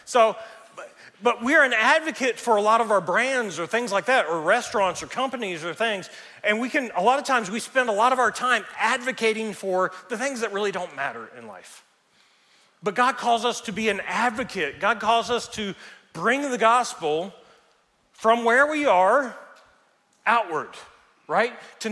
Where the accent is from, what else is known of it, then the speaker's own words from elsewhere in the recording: Tennessee, United States; There was a farmer back in Tennessee, and we're from Tennessee, right?